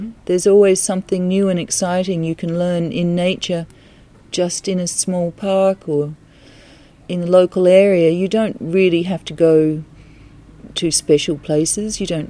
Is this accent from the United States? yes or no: no; Australia; now in Ireland; I come from Australia. I'm also living part of the time in Ireland and I hope to be moving there in 2015.